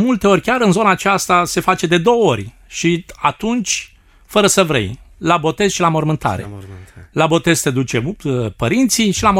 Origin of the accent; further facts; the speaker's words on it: Bayram Dede, Constanța County, Romania; drumuri pietruite care duce spre un sat al cărui nume îmi place atât de mult, Bayram Dede. Mă bucur de satul meu și mă rog ca Dumnezeu să binecuvinteze satul acela.